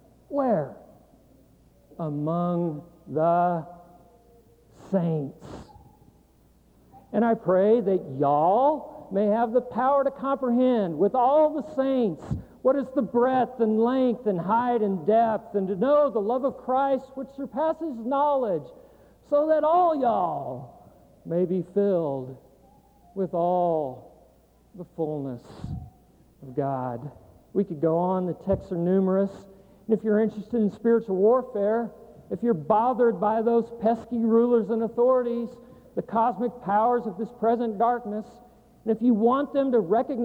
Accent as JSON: {"language": "English", "town": "Abilene", "region": "Texas", "country": "United States", "tie": "born there", "said": "I was born in Abilene, I can say that. I still have webbed feet, but I can say y'all."}